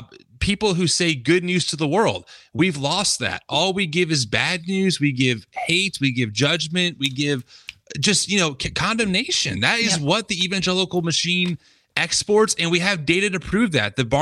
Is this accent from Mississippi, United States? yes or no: no; New Jersey, United States; I am from New Jersey. We speak very directly.